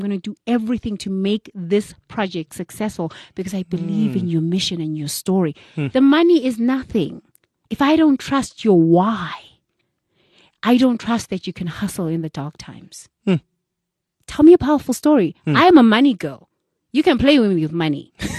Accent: South Africa; English is a second language; moved away as an adult; now in United States; you know, as a South African, when I first got to America and somebody said to me, I actually don't care.

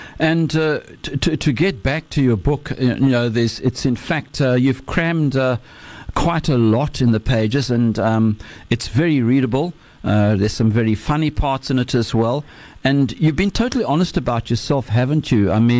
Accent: South Africa; do you think that as a South African, we bring a lot to the party in understanding the nature of conflict, that just being South African does give us a little bit of empathy

